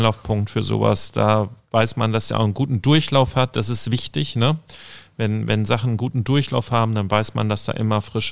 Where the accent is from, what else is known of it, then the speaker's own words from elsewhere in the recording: Hamburg, Germany; als Hamburger